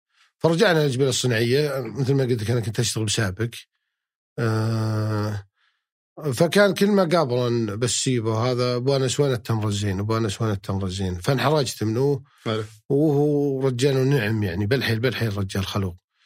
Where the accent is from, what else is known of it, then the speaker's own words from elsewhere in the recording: Unaizah, Al-Qassim, Saudi Arabia; now in Jubail, Saudi Arabia; وجربت يوم كنت بعنيزة قبل أطلع مدينة الجبيل